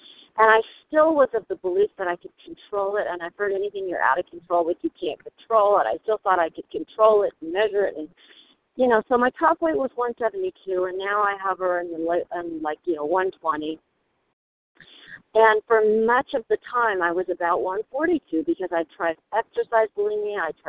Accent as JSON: {"language": "English", "region": "New Mexico", "country": "United States", "said": "I'm from New Mexico"}